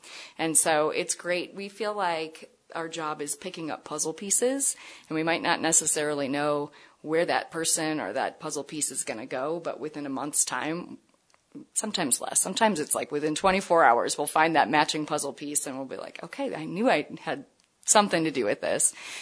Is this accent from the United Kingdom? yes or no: no; Sheboygan, Wisconsin, United States; moved away as an adult; also born or lived in Seattle; No, I am from Sheboygan, Wisconsin.